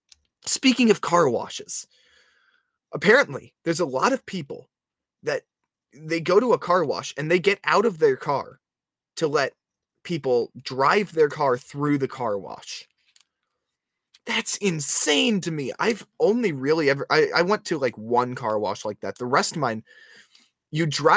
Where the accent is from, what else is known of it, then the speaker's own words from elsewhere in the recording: United States; But as an American, I look at, wow, this has been going on for 50 years.